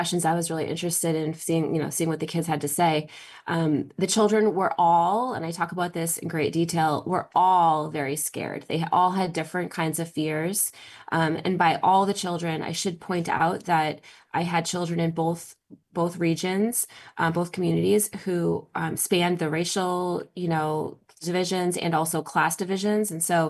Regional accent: Massachusetts, United States; I'm from Massachusetts, and I actually did a slightly different recruitment strategy in Massachusetts.

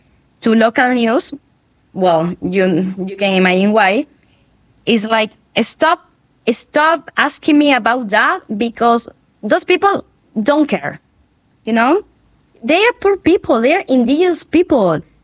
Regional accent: Lima, Peru; Well, I'm from Lima, and I'm very critical about my city, because when you live in the capital, you think that's the only thing that matters, right?

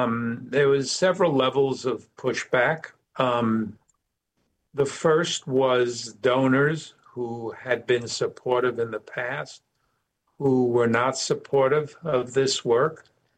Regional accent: New York, United States; I'm a New Yorker, so it takes a lot to really get to me on the threat level.

